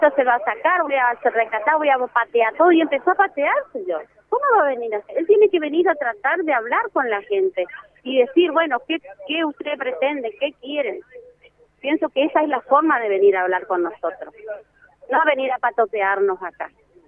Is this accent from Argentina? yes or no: yes; Argentina; porque somos ciudadanos argentinos